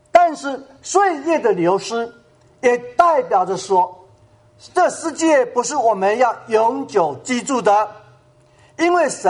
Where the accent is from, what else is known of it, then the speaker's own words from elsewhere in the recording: China; 我不晓得在我们大陆人走了会不会像台湾那样热闹